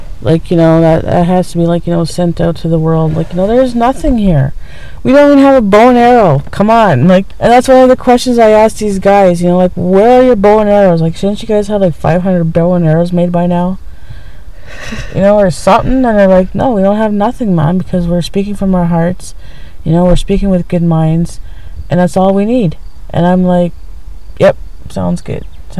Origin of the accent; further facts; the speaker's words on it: Ontario, Canada; because I'm from the Ojibwe Nation, I'm from Northwestern Ontario